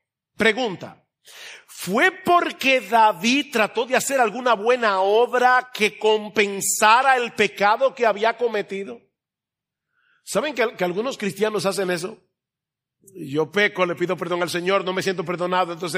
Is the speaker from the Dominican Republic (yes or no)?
yes; Dominican Republic; Y nosotros que somos dominicanos